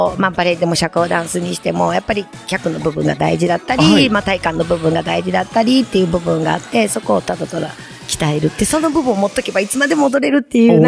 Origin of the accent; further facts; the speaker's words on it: Kansai, Japan; なんかね、関西人なんで無駄に熱いんですよ。